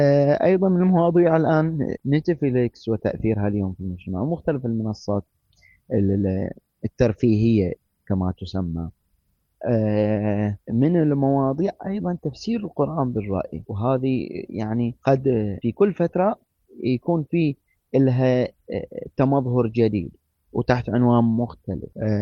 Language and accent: Arabic; Bahrain; عندنا في البحرين